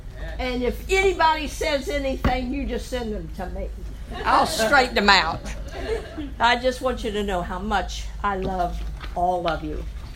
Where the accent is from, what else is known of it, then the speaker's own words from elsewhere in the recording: Washington, District of Columbia, United States; also born or lived in Ashland, Kentucky; I was born in Ashland, Kentucky. I spent most of my young years in Washington, D.C. We lived in Georgetown.